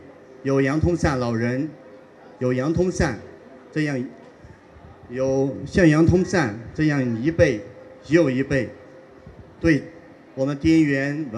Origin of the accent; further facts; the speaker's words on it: Dianyuan, Yunnan, China; 为什么我的家乡边缘千百年来青山常在，绿水长流